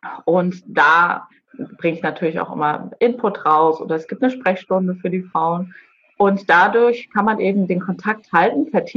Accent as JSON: {"language": "German", "town": "Boizenburg", "region": "Mecklenburg-Vorpommern", "country": "Germany", "tie": "born or raised there", "also_born_or_lived": "Baden-Württemberg", "said": "ist meine Familie hierher nach Bolzenburg gezogen. Mhm. Also gebürtig bin ich tatsächlich aus Baden-Württemberg, aber ja, verwurzelt bin ich nun mal in Mecklenburg-Vorpommern."}